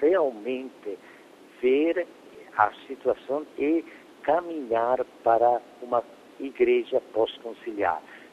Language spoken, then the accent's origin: Portuguese; Italy; Portuguese is a second language; now in Brazil; eu sou europeu, né? Por isso italiano.